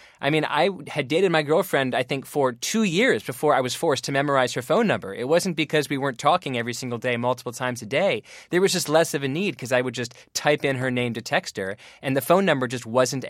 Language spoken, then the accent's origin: English; McLean, Virginia, United States; now in New York, United States; My area code is 703 because I'm from Northern Virginia